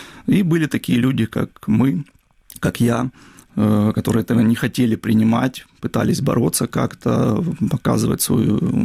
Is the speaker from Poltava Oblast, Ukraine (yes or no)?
no; Kerch, Crimea, Ukraine; also born or lived in Sevastopol; Я родился в Севастополе, да. Прожил там буквально год. Потом родители переехали в Керчь. И, в общем-то, до 2002 года я жил там в Керчи, учился в Керчи, и только когда женился, решили переехать, ну, я решил переехать на свою родину